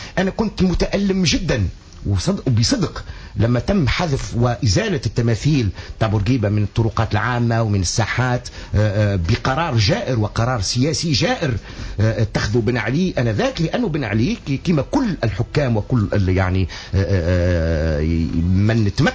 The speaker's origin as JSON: {"language": "Arabic", "country": "Tunisia", "said": "لأن احنا عندنا في تونس قلبان الفيستا كما قفل الصباط"}